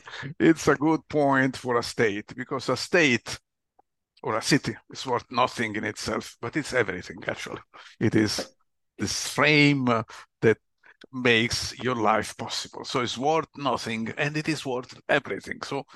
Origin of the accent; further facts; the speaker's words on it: Italy; There are many things I cannot do as an Italian